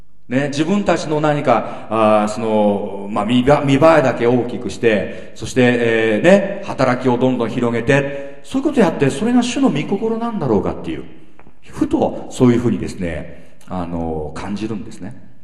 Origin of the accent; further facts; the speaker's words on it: Omori, Tokyo, Japan; born there; 私の親っていうのは、大森で所帯を持ちましてですね、田舎から出てきて、で、大森で私も生まれたんです。